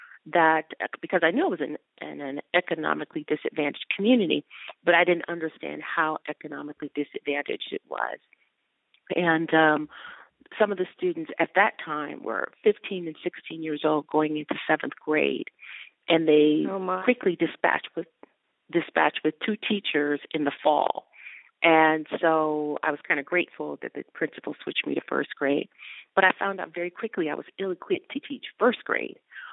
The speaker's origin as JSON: {"language": "English", "town": "Detroit", "region": "Michigan", "country": "United States", "tie": "born or raised there", "said": "I grew up in Detroit, and my parents wanted to make sure that my siblings and I had the best quality education"}